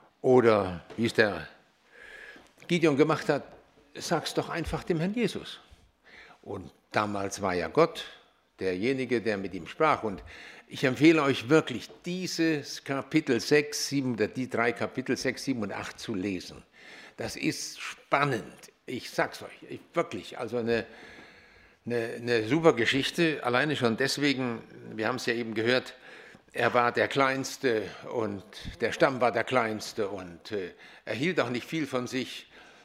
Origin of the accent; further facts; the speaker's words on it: Rinsdorf, North Rhine-Westphalia, Germany; Ja, ich komme aus Rinsdorf, drei Kinder.